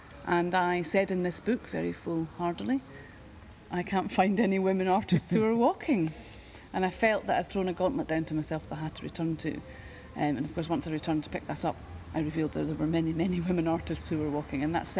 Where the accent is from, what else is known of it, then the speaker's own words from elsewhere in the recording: Glasgow, Scotland, United Kingdom; I am from Glasgow. I work at the University of Glasgow and I teach theatre studies there.